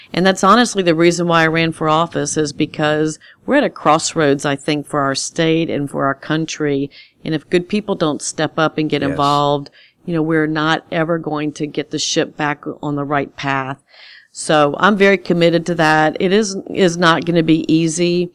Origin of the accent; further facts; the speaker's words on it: Louisiana, United States; And I'm from Louisiana. I plan on being here for many years to come.